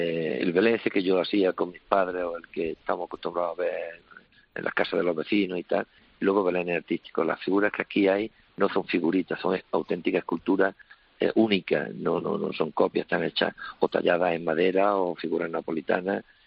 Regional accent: Mollina, Andalusia, Spain; aquí en el pueblo, porque yo soy del pueblo de Mollina, este pueblo pequeñito de Málaga.

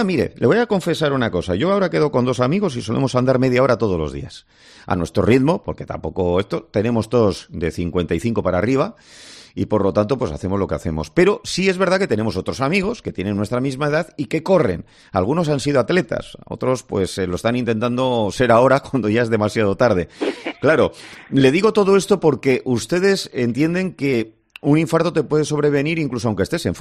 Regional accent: Bilbao, Basque Country, Spain; Ahora te voy a llevar a mi tierra y también te voy a hablar de un asunto complejo. Te voy a llevar a Bilbao

